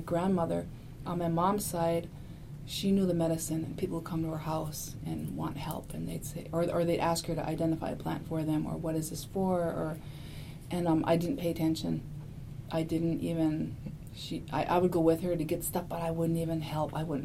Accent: Cass Lake, Minnesota, United States; I'm from the Leech Lake Reservation, and I'm spending the day here. I grew up in Cass Lake.

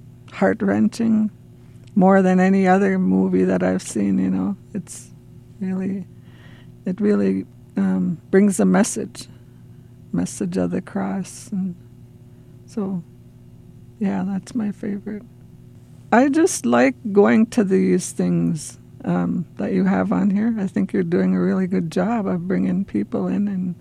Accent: Nett Lake, Minnesota, United States; I'm from Net Lake here on the Boys Fort Reservation. I've lived here all my life, and I'm an elder.

